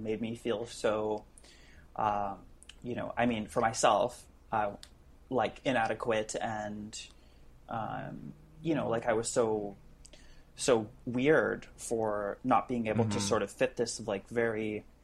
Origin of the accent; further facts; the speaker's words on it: Saskatoon, Saskatchewan, Canada; I grew up in Saskatchewan, which is in Saskatoon, which is not exactly like, you know, the mecca for weirdo musicians to get to learn about more about music.